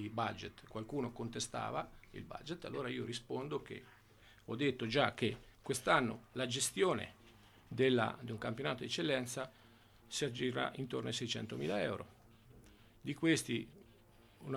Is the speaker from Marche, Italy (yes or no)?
yes; Ancona, Marche, Italy; io sono un anconetano che vive ad Ancona